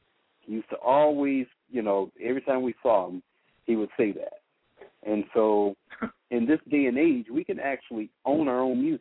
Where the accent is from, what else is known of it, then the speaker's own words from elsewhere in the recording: Flint, Michigan, United States; We're all from Flint.